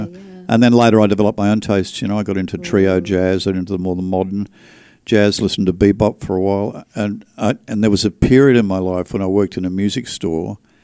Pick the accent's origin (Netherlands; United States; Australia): Australia; I come from Australia, and in Australia I had a trio.